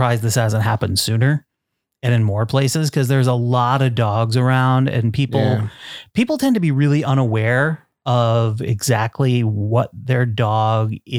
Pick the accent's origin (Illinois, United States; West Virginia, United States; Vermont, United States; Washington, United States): Vermont, United States; Well, in my home state of Vermont, there is a brewing company called Fiddlehead Brewing.